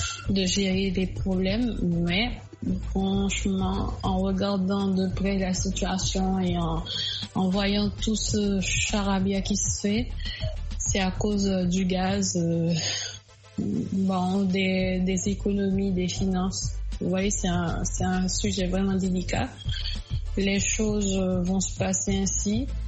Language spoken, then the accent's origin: French; Haiti; moved away; je suis haïtienne et la situation dans laquelle se trouve mon pays m'a poussée à voyager vers l'étranger